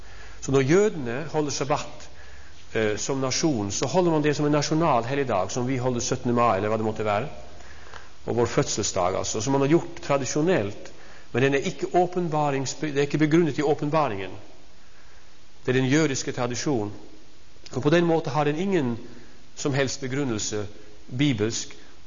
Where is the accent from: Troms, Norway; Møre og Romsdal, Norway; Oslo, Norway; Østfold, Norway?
Troms, Norway; kommer fra der hvor jeg er født og oppvokst, i Troms. Og det har preget av tidsavfunnet for mye. Det er altså dialekt når jeg sier sabbat.